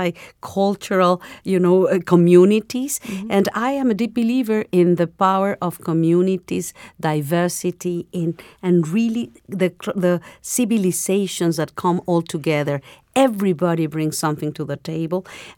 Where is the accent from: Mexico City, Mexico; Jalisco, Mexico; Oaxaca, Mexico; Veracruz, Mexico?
Mexico City, Mexico; English is a second language; also born or lived in Chicago, United States; I grew up in Mexico City, as you said. I was born in Chicago, actually, but moved very, very young at Mexico.